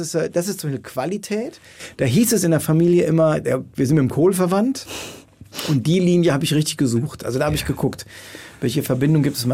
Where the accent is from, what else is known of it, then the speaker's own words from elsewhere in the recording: Rhineland-Palatinate, Germany; Und wir sind ja Pfälzer